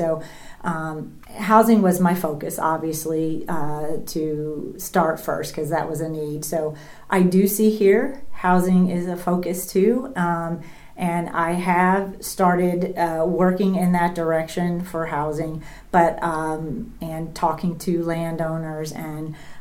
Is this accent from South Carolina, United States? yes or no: no; Boonville, Missouri, United States; moved away as an adult; I was born and raised in Boonville, but moved away. Moved to Arkansas after I graduated from MU